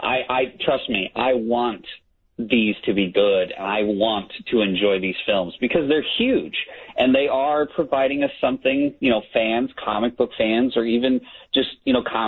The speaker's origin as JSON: {"language": "English", "town": "Peoria", "region": "Illinois", "country": "United States", "lives_now": "Champaign, United States", "said": "I'm a Peoria boy, but I'm like from Peoria, but I'm actually in Champaign."}